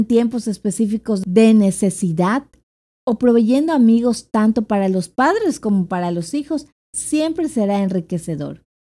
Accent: Mexico; Debido a que nosotros somos mexicanos, esperábamos alcanzar a las familias de nuestro país

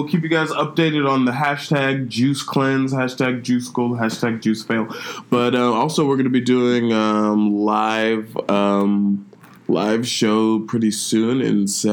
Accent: Nigeria; accent: Nigerian; And I was just roasting her on that in my Nigerian accent.

